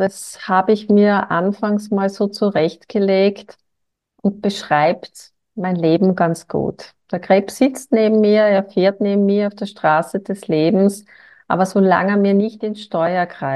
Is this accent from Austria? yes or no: yes; Wiener Neustadt, Lower Austria, Austria; der längste Name der Welt. Ich komme aus Wiener Neustadt in Österreich.